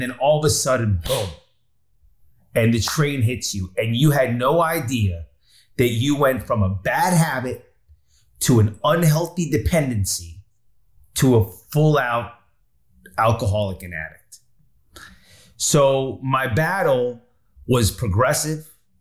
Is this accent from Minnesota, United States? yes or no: no; New Jersey, United States; even from being the fat kid growing up in Jersey.